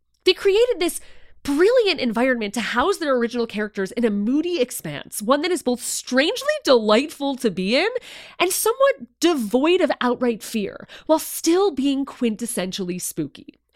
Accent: Chicago, Illinois, United States; I held him down because I'm from Chicago and I know how to eat some heavy food

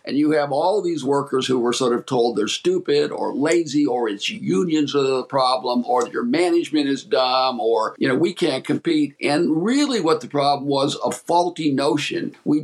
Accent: Ashtabula, Ohio, United States; As I say, Ashtabula, my hometown, was already at its peak.

